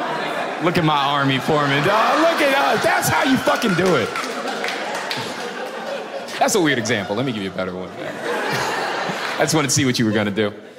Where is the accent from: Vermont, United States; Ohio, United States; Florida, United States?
Florida, United States; Tampa; When I was a kid, when I was 7, right? I grew up in Tampa.